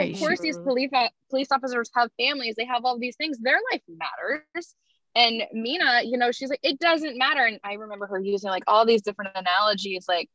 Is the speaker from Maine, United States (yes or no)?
yes; Maine, United States; Like growing up in Maine, that was really hard for me. And I grew up with my white side of the family.